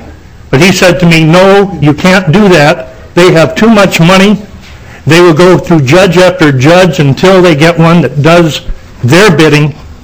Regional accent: Hopkins, Minnesota, United States; I'm from Hopkins.

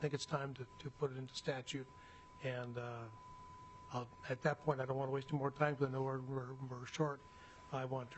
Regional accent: Faribault, Minnesota, United States; And I'm from Faribault, and that's where the deaf school is. So it's my community, basically.

